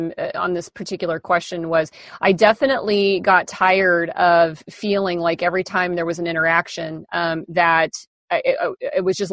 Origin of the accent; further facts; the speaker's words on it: Midwest, United States; moved away as an adult; I'm from the Midwest and I picked a job in the furthest corner of the United States and just packed up